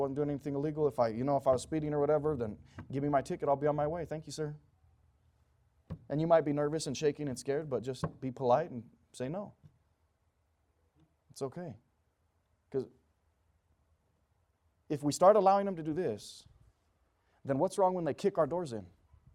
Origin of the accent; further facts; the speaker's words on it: United States; at least what I was taught growing up as an American